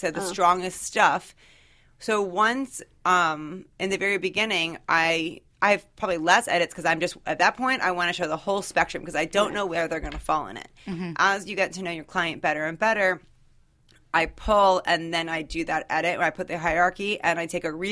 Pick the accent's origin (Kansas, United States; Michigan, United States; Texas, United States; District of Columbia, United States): District of Columbia, United States; Washington; I'm from Washington, D.C.